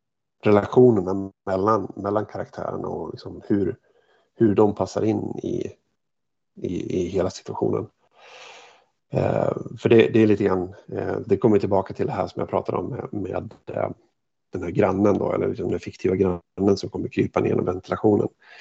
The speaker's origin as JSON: {"language": "Swedish", "town": "Hofors", "region": "Gävleborg County", "country": "Sweden", "tie": "born or raised there", "said": "Det kommer sig av att jag var hemma i Hofors och besökte mina föräldrar."}